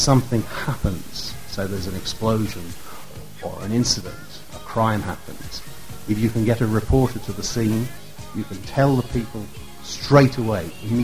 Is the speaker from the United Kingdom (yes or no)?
yes; England, United Kingdom; I am an English journalist. I work for a radio station.